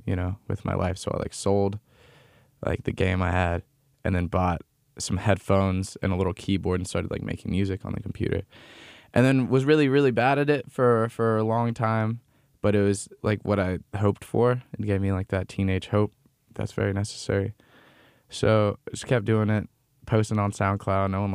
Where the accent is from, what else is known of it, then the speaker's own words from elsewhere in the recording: Loomis, California, United States; because I grew up in Loomis.